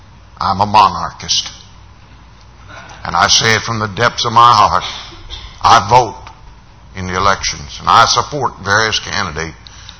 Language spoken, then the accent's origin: English; United States; I'm an American from the top of my head to the sole of my feet.